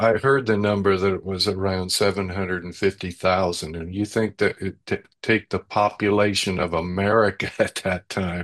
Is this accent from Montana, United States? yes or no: no; Oregon, United States; When I'm from Oregon originally, and obviously we were out west, weren't connected.